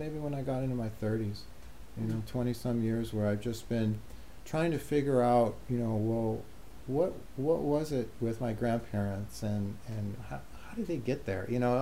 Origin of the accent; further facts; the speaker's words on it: Peoria, Illinois, United States; But where I grew up in Peoria, it's pretty ethnically diverse.